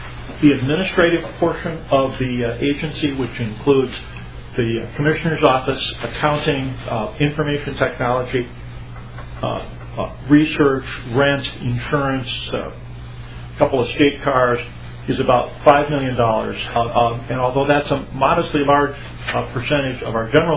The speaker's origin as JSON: {"language": "English", "town": "Burnsville", "region": "Minnesota", "country": "United States", "said": "From Burnsville in Dakota County, Mr. Chairman."}